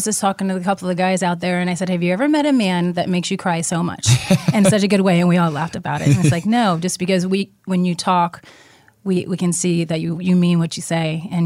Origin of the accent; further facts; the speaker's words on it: Florida, United States; I'm from the Keys, actually.